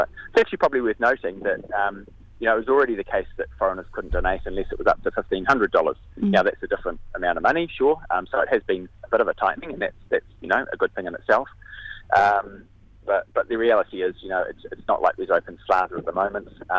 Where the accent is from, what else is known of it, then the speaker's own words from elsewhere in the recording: West Auckland, Auckland, New Zealand; You know, I grew up in West Auckland